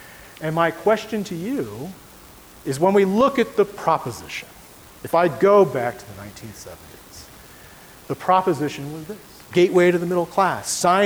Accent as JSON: {"language": "English", "region": "Florida", "country": "United States", "tie": "born or raised there", "said": "In my home state of Florida, where I grew up, teachers actually no longer have tenure."}